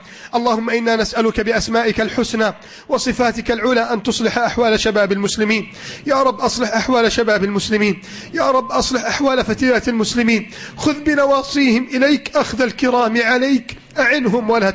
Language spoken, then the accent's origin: Arabic; Egypt